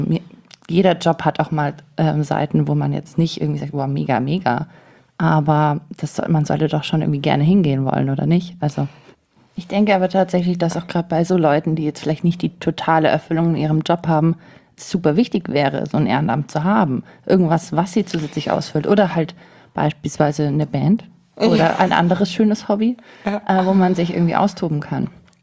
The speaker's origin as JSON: {"language": "German", "town": "Munich", "region": "Bavaria", "country": "Germany", "tie": "born or raised there", "said": "München ist da, wo ich mich wohlfühle, wo meine Freunde sind und wo meine Wurzeln liegen. Und ja, ist meine Heimat."}